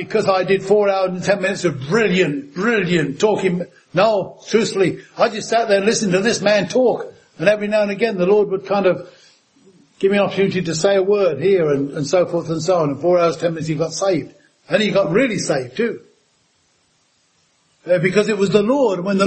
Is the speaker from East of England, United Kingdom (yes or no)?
yes; Bedford, East of England, United Kingdom; born there; I was just an ordinary guy from, I was born in Bedford, about a mile from where Bunyan wrote Pilgrim's Progress